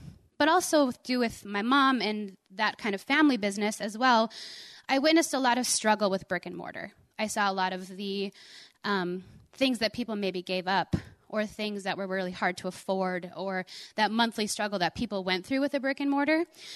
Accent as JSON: {"language": "English", "town": "New Rockford", "region": "North Dakota", "country": "United States", "tie": "born or raised there", "moved": "as an adult", "lives_now": "Fargo, United States", "said": "I was still living in New Rockford, North Dakota, which was my hometown."}